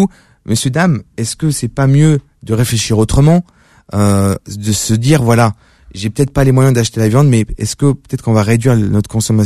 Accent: Tunisia; Ouais, on est tunisien.

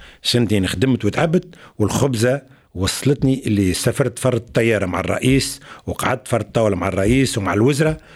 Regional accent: Sousse Governorate, Tunisia; نحن في الريف، من الريف متاع سوسة

